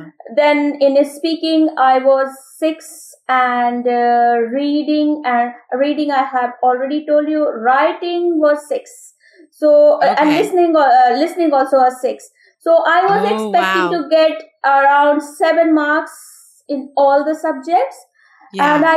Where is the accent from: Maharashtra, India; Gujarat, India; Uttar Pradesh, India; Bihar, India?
Uttar Pradesh, India; Lucknow; And I am from India. A place of Nawab called Lucknow.